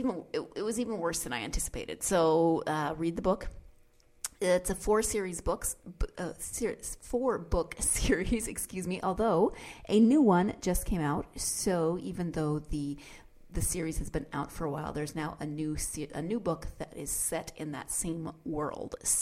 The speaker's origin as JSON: {"language": "English", "region": "Montana", "country": "United States", "tie": "born or raised there", "said": "he's from my home state, so shout out to Montana."}